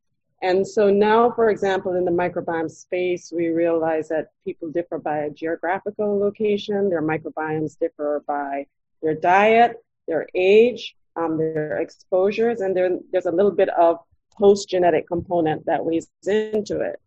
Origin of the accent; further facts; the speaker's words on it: Jamaica; also born or lived in Trinidad and Tobago; I grew up in Jamaica. I did undergrad at the University of the West Indies in Trinidad and Tobago, and then ended up doing a PhD at Cornell.